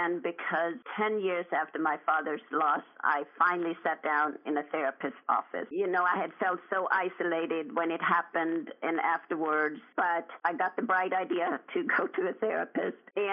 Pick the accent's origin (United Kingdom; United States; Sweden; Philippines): Sweden; I was born and raised in Sweden, and I was the 10th child of 11.